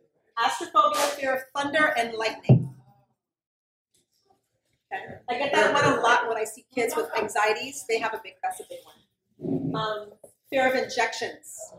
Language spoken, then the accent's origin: English; St. Croix, U.S. Virgin Islands; also born or lived in Buffalo, United States / Indiana, United States / Toledo, United States / California, United States; So I'm originally from St. Croix in the Virgin Islands. I was born and raised there, and I've moved all over. I went to college in Buffalo, New York.